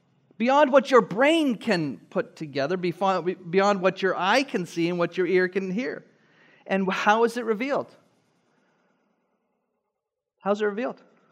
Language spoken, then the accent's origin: English; Canada; It's like me saying that I'm a Canadian and Canada belongs to me.